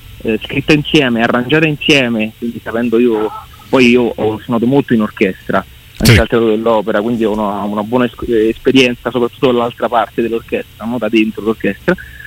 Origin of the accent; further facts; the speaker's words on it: Rome, Lazio, Italy; Io sono romano, però mio padre è nato in questo paese, si chiama Radicofani, che è un posto in Val d'Orcia.